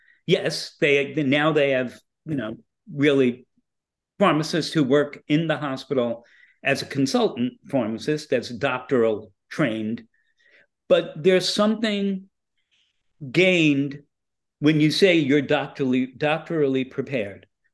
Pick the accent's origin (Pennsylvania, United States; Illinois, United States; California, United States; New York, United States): New York, United States; Brooklyn; if I came from Brooklyn, I came from a minority area, my parents weren't happy that I was going to be called somebody's assistant